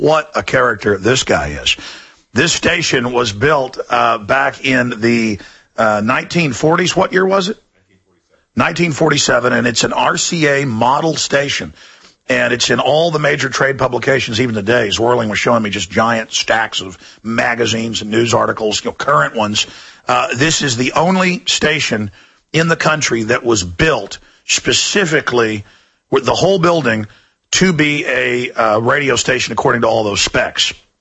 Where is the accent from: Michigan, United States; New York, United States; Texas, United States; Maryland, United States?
Texas, United States; Dallas; I mean, I grew up in Dallas. Now I go back to Dallas and I'm like, ugh